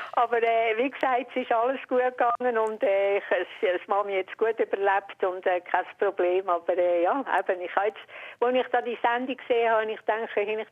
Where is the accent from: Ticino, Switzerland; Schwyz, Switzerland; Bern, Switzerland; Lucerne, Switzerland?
Lucerne, Switzerland; Vitznau; Wir sind in Vitznau, ich bin von Vitznau, oder? Und wir haben dort ein Geschäft gehabt, Bäckerei Konditorei.